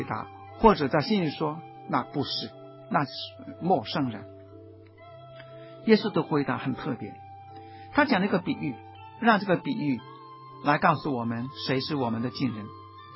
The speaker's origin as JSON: {"language": "Chinese", "region": "Guangdong", "country": "China", "said": "我们广东人说事不关己，己不劳心"}